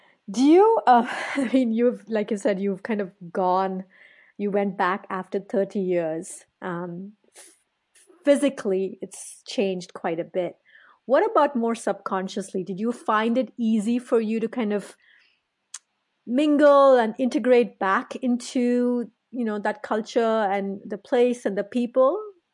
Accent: India; now in United States; I'm from India, but I haven't lived there for a long, long time.

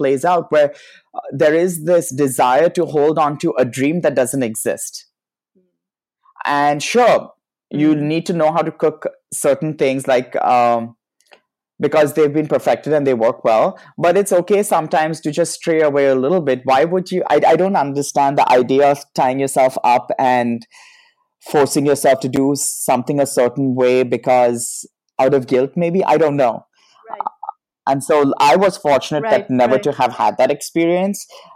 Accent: India; now in United States; I'm an immigrant. I came from India. I've lived in America. I've married someone from the South, and I'm also gay.

